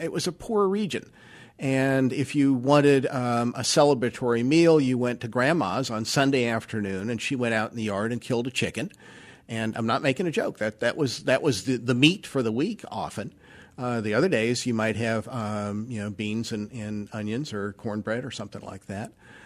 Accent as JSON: {"language": "English", "town": "Roanoke", "region": "Virginia", "country": "United States", "tie": "born or raised there", "said": "I was growing up in Roanoke, Virginia at that point."}